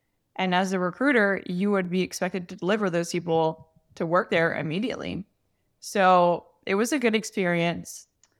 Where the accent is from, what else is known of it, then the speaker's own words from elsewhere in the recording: Charlotte, North Carolina, United States; moved away as an adult; also born or lived in Columbia, South Carolina; So I'm originally from the Charlotte, North Carolina area.